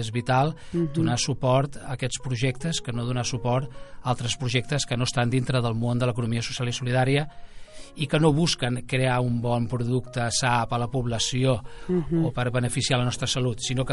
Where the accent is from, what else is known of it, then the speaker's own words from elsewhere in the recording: Barcelona, Catalonia, Spain; d'unes 10-12 famílies molt conscienciades que érem de Nou Barris, som de Nou Barris